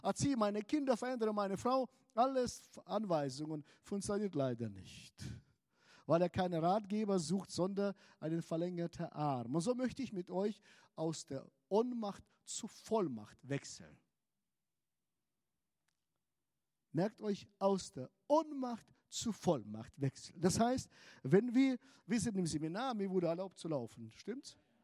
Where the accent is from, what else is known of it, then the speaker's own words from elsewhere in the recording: Hanover, Lower Saxony, Germany; Wir kommen aus Hannover